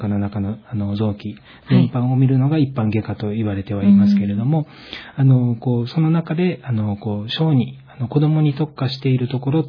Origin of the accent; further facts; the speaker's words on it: Okinawa, Japan; 沖縄県出身です。